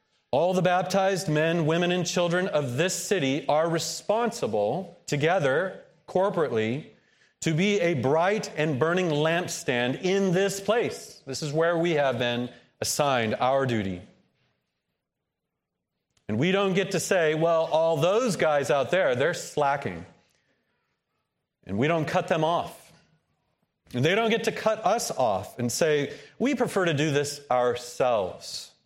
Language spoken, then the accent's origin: English; United States; As American evangelicals, we tend to measure our success by our own numbers.